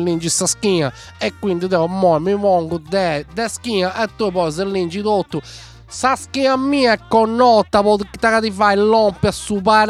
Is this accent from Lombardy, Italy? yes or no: no; Sardinia, Italy; e poi sono sardo